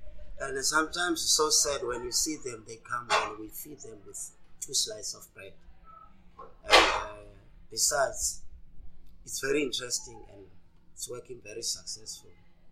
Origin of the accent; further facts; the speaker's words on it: Gugulethu, Western Cape, South Africa; I'm from Kuguletu.